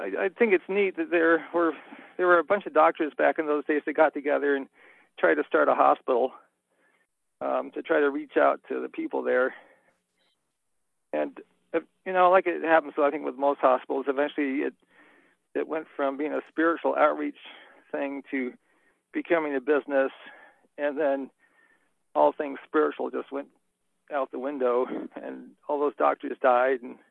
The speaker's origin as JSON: {"language": "English", "town": "Freeport", "region": "Maine", "country": "United States", "tie": "born or raised there", "also_born_or_lived": "Bath / Brunswick", "said": "Yeah, I grew up kind of in Freeport, well, Bath, Freeport, Brunswick area. All along there."}